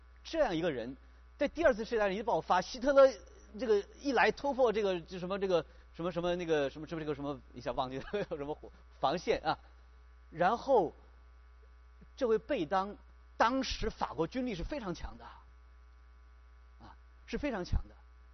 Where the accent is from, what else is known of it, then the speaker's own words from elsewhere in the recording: China; 我们中国人有句话叫做技高人胆大，对不对？